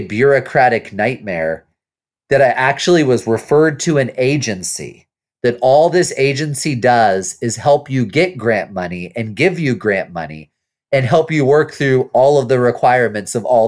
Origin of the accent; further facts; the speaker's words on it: Kentucky, United States; But like in my home state of Kentucky, if you want to try and get off of government programs by building a business, it is basically impossible.